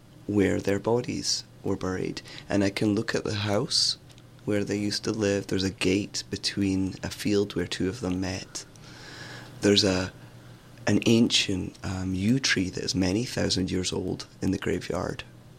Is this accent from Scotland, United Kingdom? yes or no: yes; Scotland, United Kingdom; So I'm Scottish